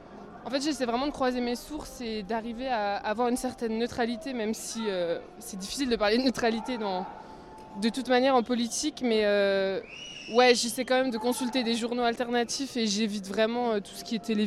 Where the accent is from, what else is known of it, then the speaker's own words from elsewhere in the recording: Dijon, Bourgogne-Franche-Comté, France; now in Germany; moi en fait j'habite en Allemagne, mais je suis originaire de Dijon et je suis de retour en France pour quelques temps.